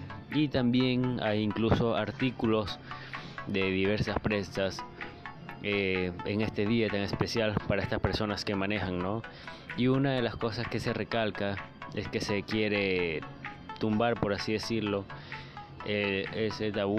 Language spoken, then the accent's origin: Spanish; Venezuela; creo que no había comentado que era de Venezuela, sin embargo, supongo que se nota, ¿no? Sí, soy venezolano.